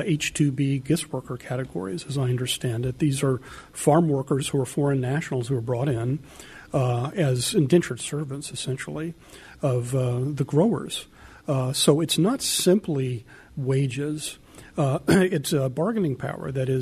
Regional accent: the South, United States; Well, I agree with that, but I'm a Southerner.

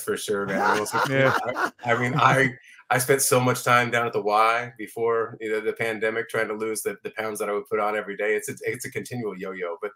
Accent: San Diego, California, United States; I'm a kid from San Diego.

